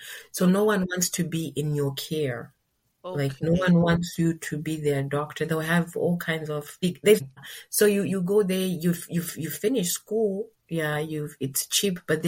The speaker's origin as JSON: {"language": "English", "country": "Zimbabwe", "moved": "yes", "lives_now": "Eastern Europe", "said": "And the jacket that I came with from Zimbabwe didn't even cut it."}